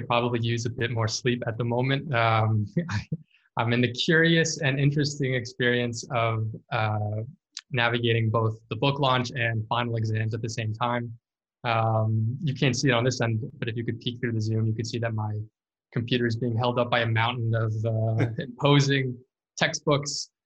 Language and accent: English; Hollywood, Florida, United States; I should note that having grown up in South Florida, I grew up in Hollywood, many a Sunday I would accompany my parents to the Bal Harbour shops